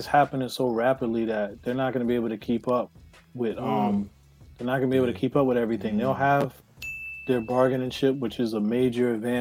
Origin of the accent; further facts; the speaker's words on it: Harlem, New York, United States; also born or lived in Central Florida / Pennsylvania; I'm originally from Harlem. I lived there for like 12 years, then I moved down south. I lived in Central Florida for a little bit, Kissimmee, Orlando area.